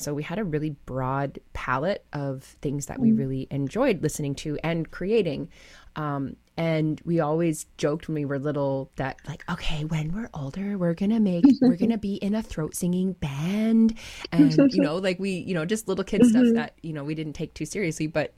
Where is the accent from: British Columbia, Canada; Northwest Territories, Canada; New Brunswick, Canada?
Northwest Territories, Canada; Yellowknife; We are originally born and raised in Yellowknife, Northwest Territories, but our families come from the Kogluktuk and Kivalduk regions. And we live down south now.